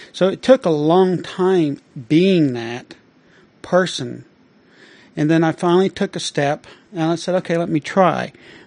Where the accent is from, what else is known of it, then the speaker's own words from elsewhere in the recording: the South, United States; I was from the South, and trust me, David Duke did burn crosses not far from my house.